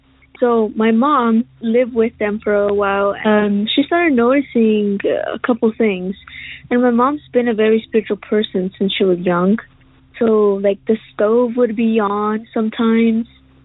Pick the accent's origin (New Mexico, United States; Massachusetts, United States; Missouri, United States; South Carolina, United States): New Mexico, United States; Roswell; I am from Roswell, New Mexico, the famous alien town.